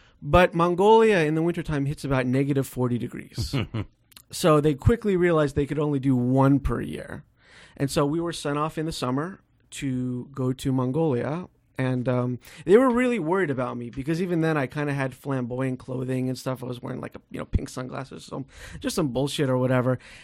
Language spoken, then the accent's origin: English; Florida, United States; I'm from Florida and I like Latin girls, so I hope they send me to South America.